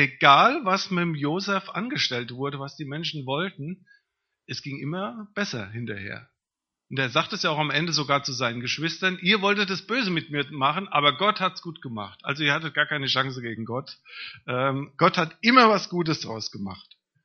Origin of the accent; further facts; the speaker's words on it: Hesse, Germany; Ich komme aus dem Rhein-Main-Gebiet.